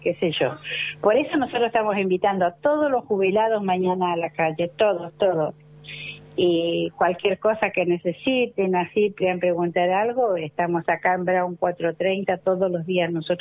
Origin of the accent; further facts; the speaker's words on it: Chile; moved away as an adult; now in Argentina; Soy chilena, pero hace 52 años que estoy en la Argentina. Me vine a los 21 años.